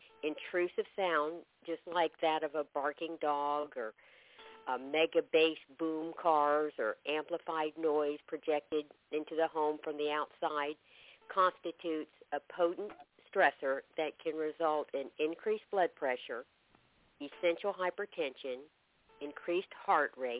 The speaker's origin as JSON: {"language": "English", "town": "Gainesville", "region": "Florida", "country": "United States", "said": "I'm from Gainesville, Florida."}